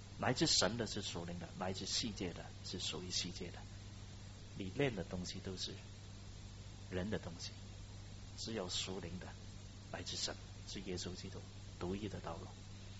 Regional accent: China; 我是中国人嘛

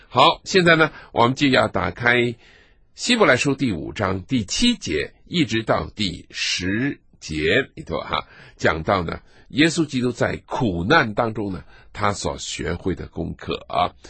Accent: China; 这个麦基洗德跟麦基洗德的等次，对我们中国人来讲呢，好像没有什么特别的关系。

